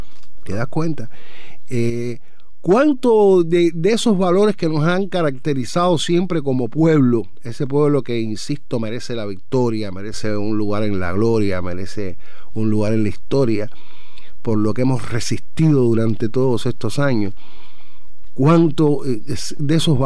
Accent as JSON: {"language": "Spanish", "country": "Cuba", "moved": "yes", "said": "Uno se aplatana, uno se adapta al lugar, pero sigue siendo cubano, porque cuando te encuentras con otro cubano, ya ahí mismo se terminó la forma de ser de otras personas en otros lugares."}